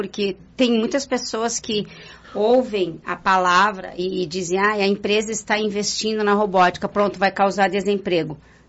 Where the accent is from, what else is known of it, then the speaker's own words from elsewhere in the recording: Brazil; A gente, como brasileiro, que ainda é um país em desenvolvimento, espero que um dia se desenvolva, mas nesse sentido nos causa orgulho, né?